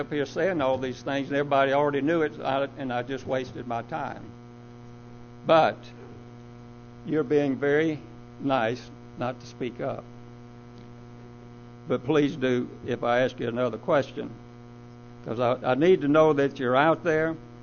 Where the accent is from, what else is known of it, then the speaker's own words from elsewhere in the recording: Georgia, United States; And I'm originally from Georgia, so I knew him when he was in the Senate there.